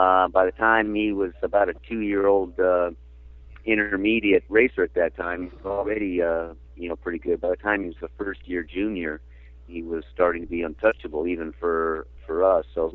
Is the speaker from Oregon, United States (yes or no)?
no; Los Gatos, California, United States; Born and raised in Los Gatos, California.